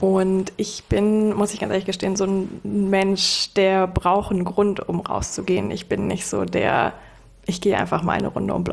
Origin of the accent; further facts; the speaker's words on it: Hamburg, Germany; born there; ich bin 28 Jahre alt, gebürtige Hamburgerin